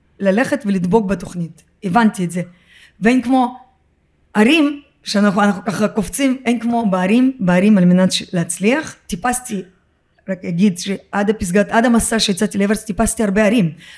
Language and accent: Hebrew; Ramat Gan, Tel Aviv District, Israel; also born or lived in Russia; גדלתי ברמת גן, למדתי ברמת גן, סיימתי בית ספר ברמת גן. וכמו כל העולים החדשים מגיעים, ובעצם אז כשפתחו את השערים הגענו ללא כלום.